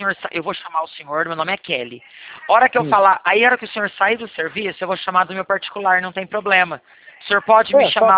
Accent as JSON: {"language": "Portuguese", "town": "Bebedouro", "region": "São Paulo", "country": "Brazil", "said": "eu sou aqui de Bebedouro também, interior de São Paulo"}